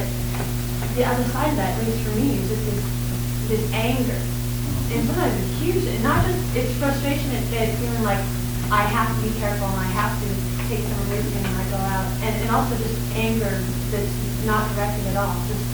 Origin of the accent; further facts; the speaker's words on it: Seattle, Washington, United States; I've been at college now for 2 years, and I live on campus, and I grew up in Seattle, in the city, and we never really kept our doors locked or our car locked either